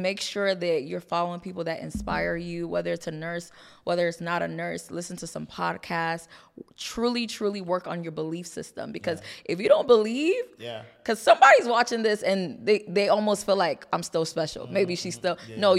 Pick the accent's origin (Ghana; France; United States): Ghana; So I'm from Ghana. Every single December, we go to Ghana.